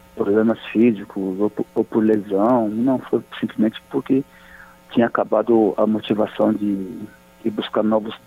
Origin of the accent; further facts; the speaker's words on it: Angola; now in Brazil; Mas desde que eu vim de Angola para cá, minha casa, minha residência sempre foi no Brasil.